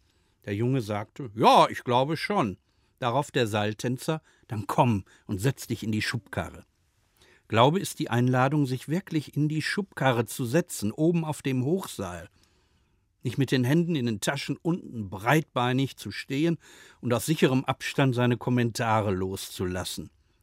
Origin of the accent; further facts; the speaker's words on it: Germany; Aber ich bin halt ein Deutscher.